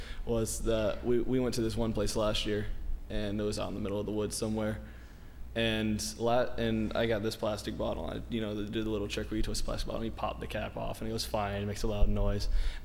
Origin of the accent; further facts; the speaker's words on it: Florida, United States; the heat, the humidity, I grew up in Central Florida, I'm used to it